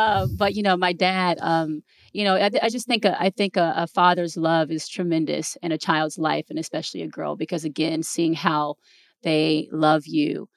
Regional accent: Atlanta, Georgia, United States; also born or lived in Fort Hood, United States / Germany / Monterey, United States; Decatur, Riverdale, Georgia is where I spent predominantly like most of my life growing up in Atlanta, Georgia. And then again, being a military baby, I lived in places like Germany. I lived in Monterey. I was also born in Fort Hood, Texas

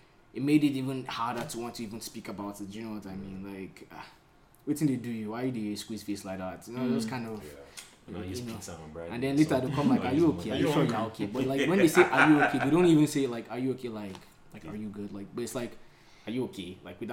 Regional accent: Ogun, Nigeria; moved away as an adult; I moved out of Nigeria when I was 25, man. So I grew up in Nigeria, for the most part in Ogun State.

